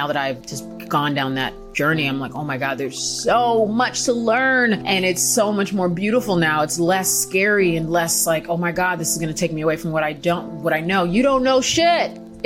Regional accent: Houston, Texas, United States; So I'm from Houston, Texas. I'm from Houston. I feel like I talk about that enough, but I'm from Houston. I am Nigerian American.

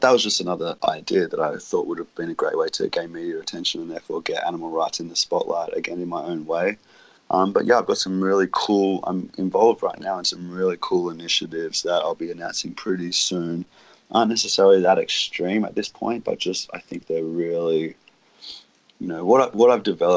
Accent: Australia; inside my home country, Australia, which is supposed to be one of the most humane, ethical treating of animals country in the world.

